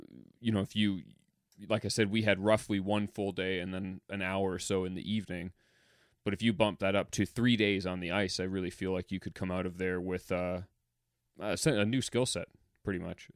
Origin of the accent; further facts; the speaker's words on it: Ontario, Canada; now in Vancouver, Canada; certainly growing up in Ontario